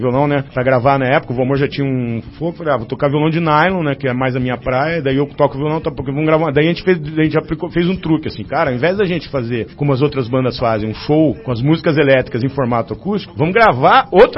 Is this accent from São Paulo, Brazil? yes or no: yes; Santos, São Paulo, Brazil; sou nascido em Santos. Minha família é caipira, eu sou caiçara, né? Minha família saiu do norte do Paraná, e meu pai foi administrar uma rádio lá em Santos.